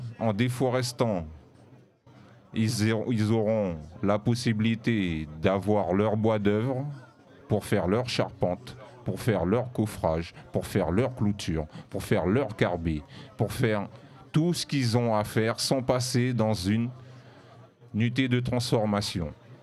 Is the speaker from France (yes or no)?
yes; France; nous sommes français, mais d'Hexagone si vous préférez